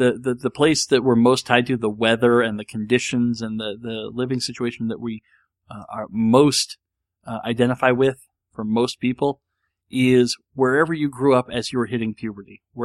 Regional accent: College Station, Texas, United States; born there; also born or lived in San Antonio; I was born in College Station, Texas. My dad went to A&M. So I was born in College Station, Texas, down near the Mexican border.

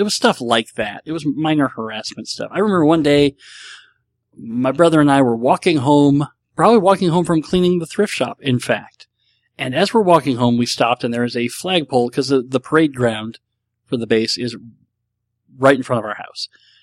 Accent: Nebraska, United States; I've tried to be a Huskers fan. I'm from Nebraska. You've got to be a Huskers fan.

